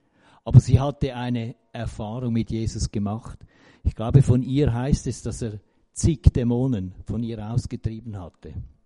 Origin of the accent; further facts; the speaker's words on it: Schmerikon, St. Gallen, Switzerland; Ich bin in Schmerikon aufgewachsen, dort hatte es eine große Kaffeerösterei.